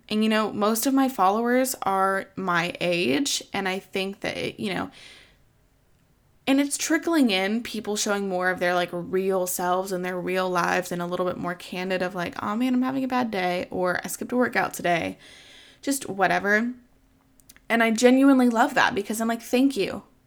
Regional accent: the South, United States; I grew up in the Bible Belt. I'm living in the Bible Belt.

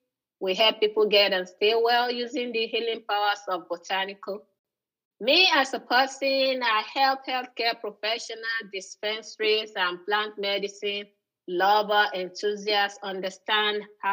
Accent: Lagos, Nigeria; born there; My story started in Nigeria. I was born in Lagos, Nigeria. That's western part of Africa.

